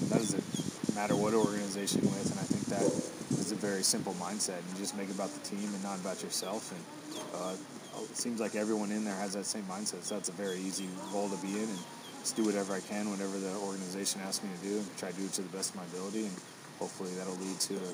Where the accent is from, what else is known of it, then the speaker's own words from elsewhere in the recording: Houston, Texas, United States; I love sports from a young age, and I grew up in Houston. We could play, you know, just about all year round.